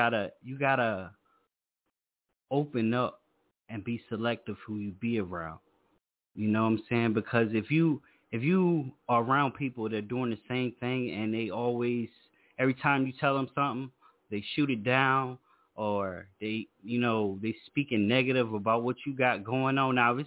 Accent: Virginia, United States; Tonight we was in my hometown, Virginia.

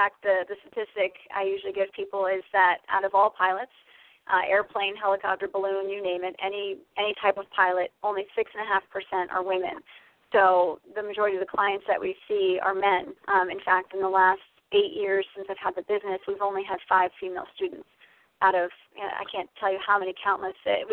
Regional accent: Niskayuna, New York, United States; also born or lived in California; Well, I originally grew up in Niskayuna, so born and raised in New York. And I moved out to California when I was 20

